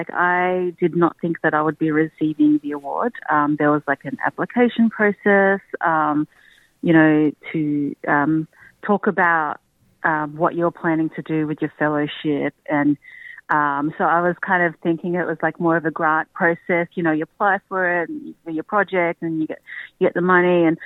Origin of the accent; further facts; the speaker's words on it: Perth, Western Australia, Australia; also born or lived in Darwin; now in Melbourne, Australia; I grew up mostly on Noongar Budja over there on Boorloo. And now living in Naam in Melbourne on Kulin country.